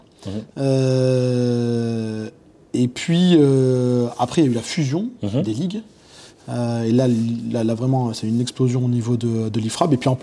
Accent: Auvergne-Rhône-Alpes, France; Alors, d'où est-ce que je viens ? Je suis Ardéchois à la base.

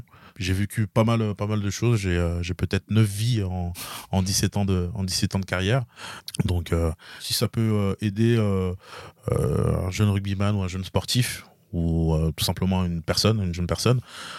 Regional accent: Quincy-sous-Sénart, Île-de-France, France; Donc j'ai grandi dans l'Essonne, à Quincy sous Sénart.

